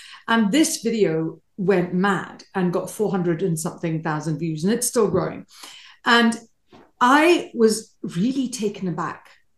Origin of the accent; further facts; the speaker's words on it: United Kingdom; I'm British.